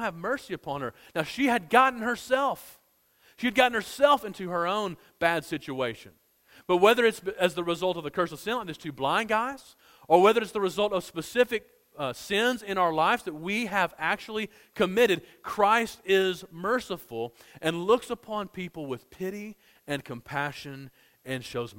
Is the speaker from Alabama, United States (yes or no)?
yes; Gardendale, Alabama, United States; I remember in my home church where I grew up in Gardendale, Alabama, we had a guy who ran a homeless shelter.